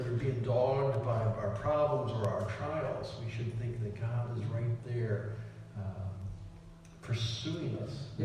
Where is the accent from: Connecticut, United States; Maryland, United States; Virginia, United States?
Maryland, United States; Suitland; Reminding me of when I was growing up in Suitland, Maryland as a kid, we would do that.